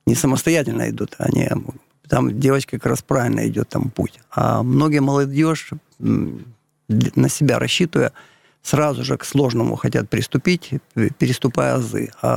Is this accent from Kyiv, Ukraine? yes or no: yes; Kyiv, Ukraine; киевлянин мы, как говорится, в Киеве находимся